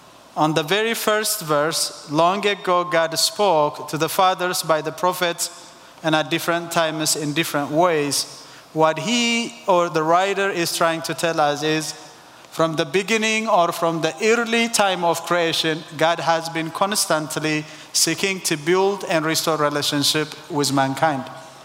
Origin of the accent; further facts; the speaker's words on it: Eritrea; now in United States; I'm originally from East Africa, Eritrea, and Eritrea is this small country that you see on the Horn of Africa.